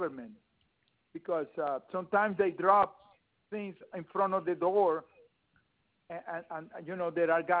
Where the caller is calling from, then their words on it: Mableton, Georgia, United States; Yeah, thank you. I'm calling from Mableton, Georgia.